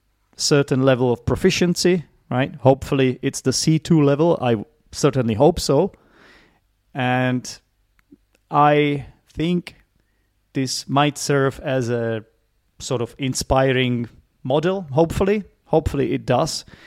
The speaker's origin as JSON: {"language": "English", "country": "Czechia", "second_language": "English", "said": "I'm an English teacher from the Czech Republic."}